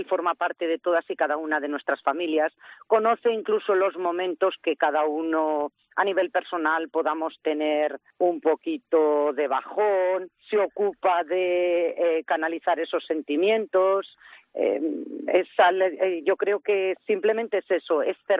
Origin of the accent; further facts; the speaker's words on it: Aragon, Spain; somos de Pitarque, mi marido es de Pitarque de toda la vida, mi familia paterna también, mi familia materna de Tronchón, otro pueblecito próximo, o sea que soy del territorio. Me casé y me vine a Pitarque y aquí estoy desde hace casi 30 años.